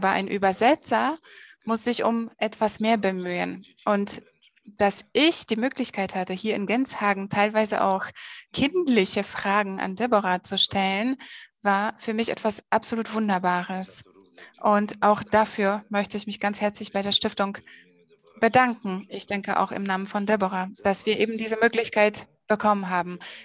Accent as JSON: {"language": "German", "country": "Poland", "said": "In vielen Ländern, nicht nur in Polen, wo ich herkomme."}